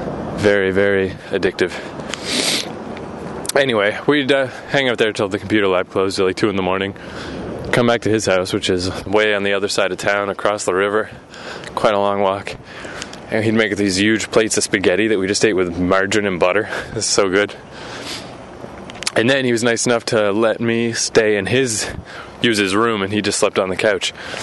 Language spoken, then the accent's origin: English; Canada; because, you know, we're not from America, we're from Canada.